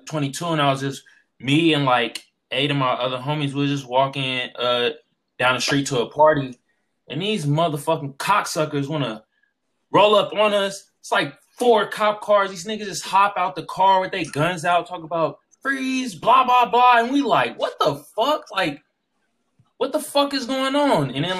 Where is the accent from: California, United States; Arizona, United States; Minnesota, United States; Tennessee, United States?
California, United States; Oakland; also born or lived in San Diego; So, like, I'm originally from Oakland.